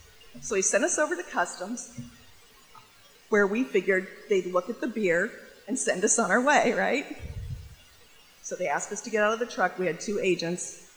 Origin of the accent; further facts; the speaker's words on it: Berkeley, California, United States; And I said, because we're from Berkeley. You just figured we have drugs.